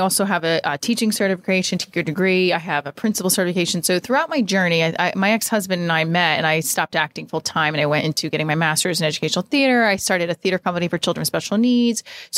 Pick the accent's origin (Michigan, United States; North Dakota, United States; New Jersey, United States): New Jersey, United States; Clifton; also born or lived in Paterson; I grew up in Clifton. My family was born in I was sort of born and raised in Patterson for like a year, and my whole family was from Patterson.